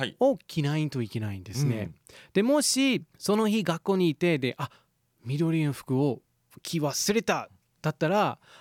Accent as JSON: {"language": "Japanese", "country": "Ireland", "second_language": "Japanese", "said": "まずこの日はアイルランドから来ました"}